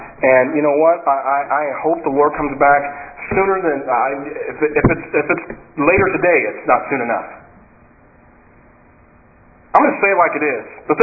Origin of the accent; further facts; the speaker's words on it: United States; We have dual citizenship. All right? And it's like, but the things that I see in the United States of America, my country, my home country